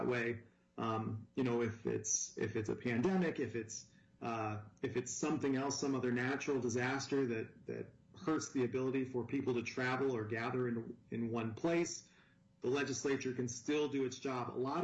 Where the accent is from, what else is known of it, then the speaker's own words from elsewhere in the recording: Ohio, United States; I am from Ohio, and in my home state, a lot of the orders came from an unelected state health director.